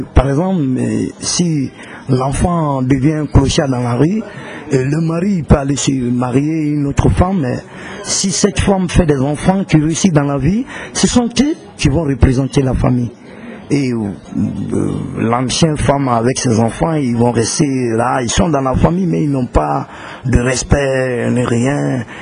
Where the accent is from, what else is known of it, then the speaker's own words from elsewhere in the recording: Bobo-Dioulasso, Hauts-Bassins, Burkina Faso; des vieux musiciens qui ont raté leur vie, chez nous à Bobo.